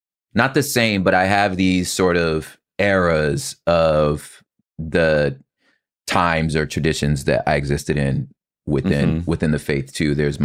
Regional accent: California, United States; And again, I'm from California, so I didn't know nothing about

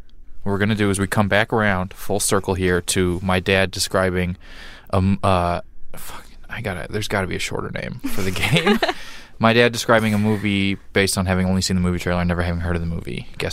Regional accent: Missouri, United States; And it's only because I'm from Missouri that I'm doing this.

